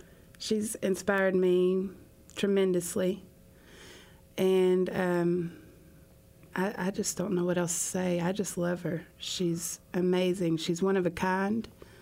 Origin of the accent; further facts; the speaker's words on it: Arkansas, United States; accent: hick accent; Well, I'm from Arkansas, so is Larry, so you get that hick accent.